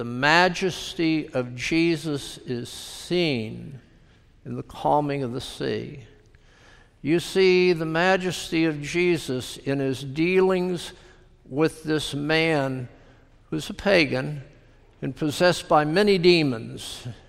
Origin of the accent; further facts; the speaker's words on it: Florida, United States; Amazing week growing up in South Florida with hurricanes coming and going.